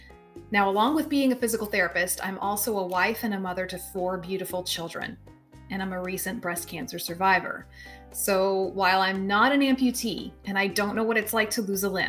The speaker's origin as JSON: {"language": "English", "region": "North Carolina", "country": "United States", "tie": "born or raised there", "lives_now": "Tampa, United States", "said": "I got to spend some time in North Carolina, the state where I was born, my home state"}